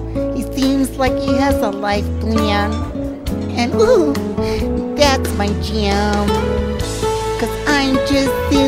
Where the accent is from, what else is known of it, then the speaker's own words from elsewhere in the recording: Yuba City, California, United States; I'm from Yuba City.